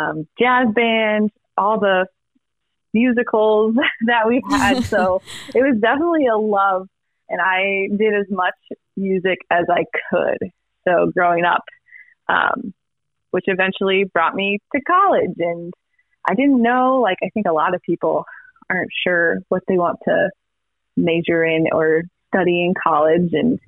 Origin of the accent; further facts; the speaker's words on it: Iowa, United States; Yes, I am from Iowa.